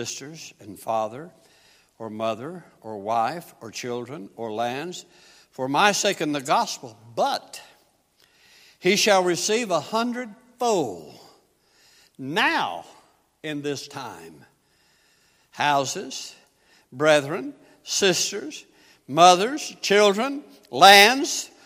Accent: the South, United States; I'm from the South, okay? In case y'all hadn't figured it out in my speech yet, I am from the South.

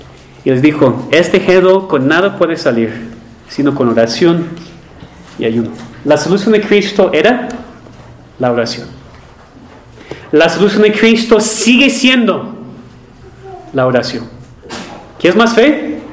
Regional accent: Mexico; ¿Y qué es la primera cosa que hacemos como buenos mexicanos?

